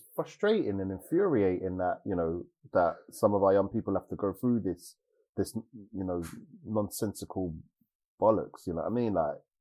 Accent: United Kingdom; But I am Black British. You know what I mean? And, you know, this is what it means. This is my identity.

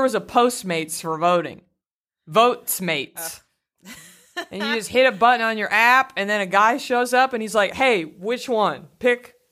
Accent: Garland, Texas, United States; some members of your team were just in my hometown of Garland, Texas.

